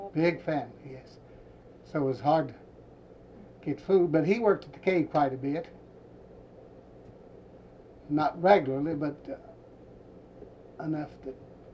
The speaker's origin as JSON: {"language": "English", "town": "Mammoth Cave", "region": "Kentucky", "country": "United States", "tie": "born or raised there", "said": "Right here at Mammoth Cave."}